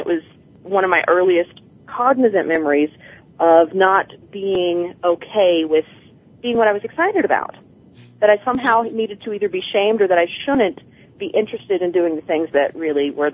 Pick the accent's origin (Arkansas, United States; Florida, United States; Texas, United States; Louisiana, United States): Louisiana, United States; also born or lived in Iowa; So I was born in Iowa, and then we moved to Louisiana shortly, whenever I was four. And so in Louisiana, you know, it's very swampy.